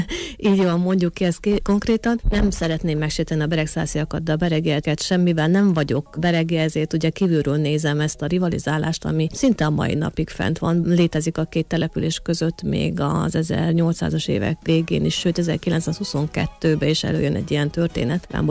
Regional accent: Sárosoroszi, Zakarpattia Oblast, Ukraine; Hát így alakult, hogy sem a szülőfalumnak, Sárosoroszinak, sem Nagybereknek nincs

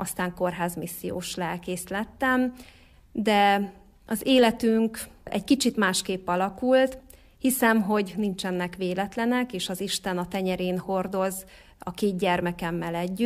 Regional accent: Sátoraljaújhely, Borsod-Abaúj-Zemplén, Hungary; Újhelyi születésű és származású vagyok.

